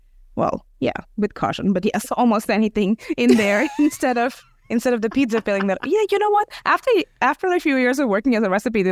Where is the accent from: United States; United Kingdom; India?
India; I'm Indian, but my husband is Serbian.